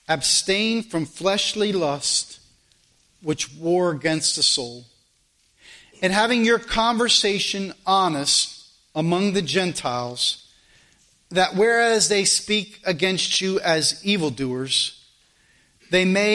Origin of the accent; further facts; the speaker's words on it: United States; Now, this is what I believe as an American